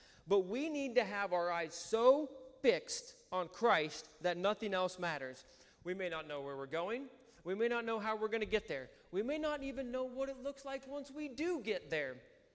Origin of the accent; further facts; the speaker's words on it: Iowa, United States; I don't want to say we're all country folks, but growing up in Iowa, you have a pretty good idea of where you're at, what direction is north, all this stuff.